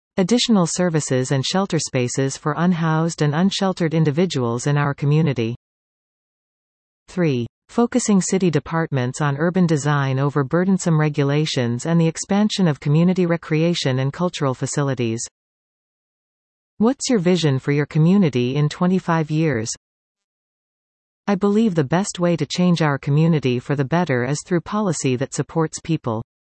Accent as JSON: {"language": "English", "town": "Nanaimo", "region": "British Columbia", "country": "Canada", "tie": "born or raised there", "said": "I was born in Nanaimo and have lived in Nanaimo for most of my 35 years."}